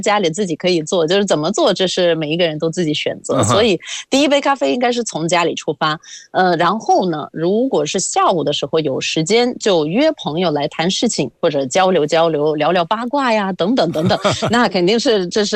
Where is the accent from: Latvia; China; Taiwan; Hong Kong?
Latvia; Chinese is a second language; 大家好，